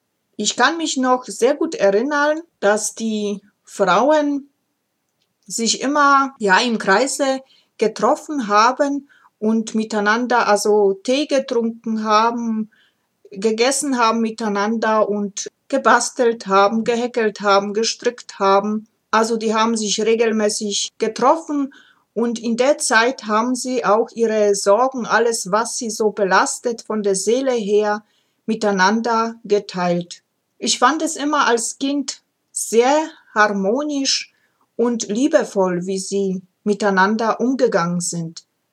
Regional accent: Ozimek, Opole Voivodeship, Poland; moved away; dass ich gebürtig aus Oberschlesien komme, heute Polen, und ich komme aus kleinen Städtchen namens Ojimek Malapane, nähe der Großstadt Oppeln.

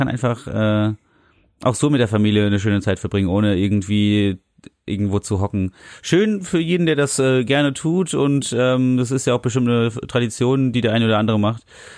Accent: Germany; Sorry, ich komme aus Deutschland.

